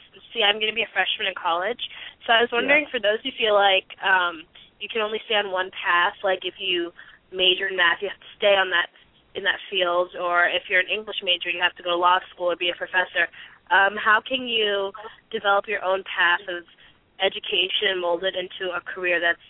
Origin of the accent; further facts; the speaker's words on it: Potomac, Maryland, United States; I'm from Potomac, Maryland, and I'm a senior in high school.